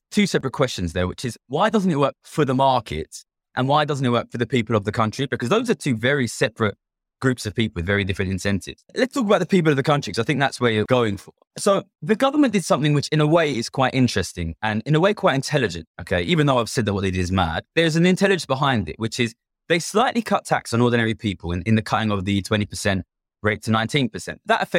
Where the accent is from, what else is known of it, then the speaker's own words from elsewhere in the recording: Ilford, London, United Kingdom; he's just from where I'm from Ilford in East London.